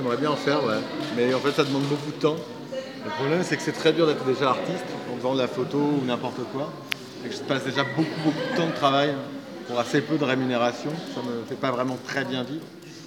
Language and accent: French; Occitanie, France; c'est l'Aveyron, parce que je suis originaire de l'Aveyron, j'ai grandi là-bas.